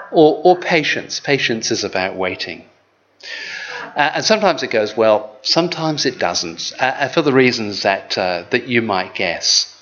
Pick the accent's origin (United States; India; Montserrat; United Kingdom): United Kingdom; now in Australia; unlike growing up in Britain, by and large